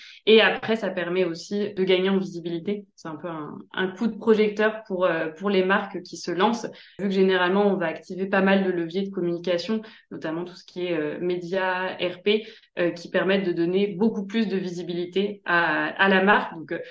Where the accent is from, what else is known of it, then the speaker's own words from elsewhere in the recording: Normandy, France; also born or lived in Paris; now in Madrid, Spain; je suis basée à Madrid depuis 3 ans. Je suis originaire de Normandie et j'ai vécu pas mal d'années à Paris